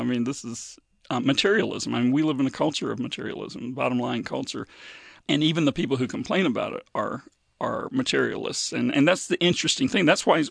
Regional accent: the South, United States; also born or lived in Mississippi / Florida; I grew up around

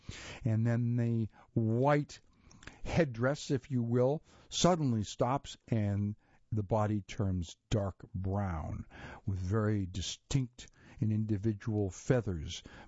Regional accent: Thomasville, Georgia, United States; I grew up listening to stories of the glory days of quail hunting, when my hometown of Thomasville was considered a mecca for visiting hunters.

